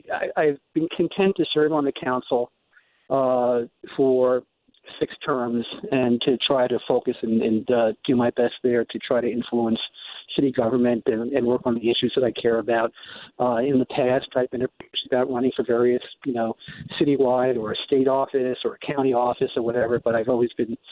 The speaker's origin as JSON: {"language": "English", "region": "New York", "country": "United States", "lives_now": "Albany, United States", "said": "I'm not originally an Albanian. I came up from New York."}